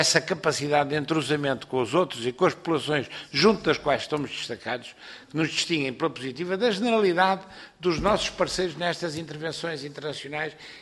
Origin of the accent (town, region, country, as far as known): Portugal